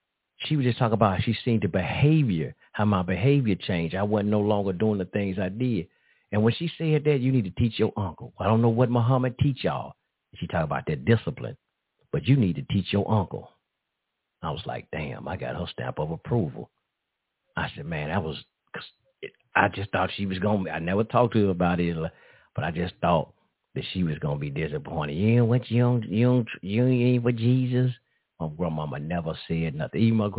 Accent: United States; born there; I was born here in America. No matter what we say, our ancestors descended here, whatnot, goddammit, I was born here.

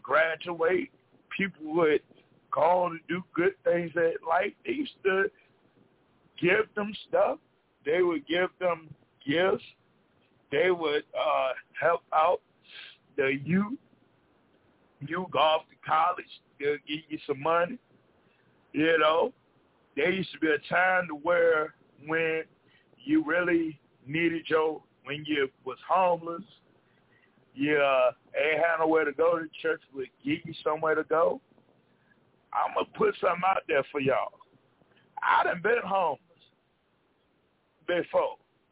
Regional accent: the South, United States; I come from the South.

